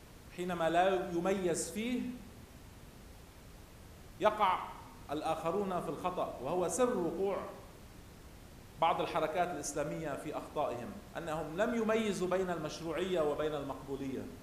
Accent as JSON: {"language": "Arabic", "country": "Lebanon", "said": "عندنا في لبنان ألم يكن شعار قوة لبنان في ضعفه؟"}